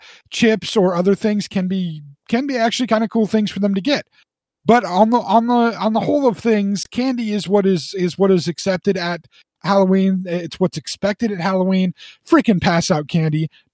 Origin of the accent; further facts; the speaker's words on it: Ireland; I can make the Irish joke. I'm Irish.